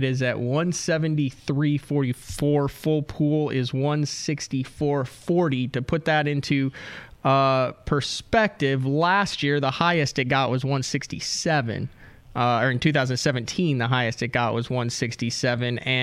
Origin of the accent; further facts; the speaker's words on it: Illinois, United States; My home state.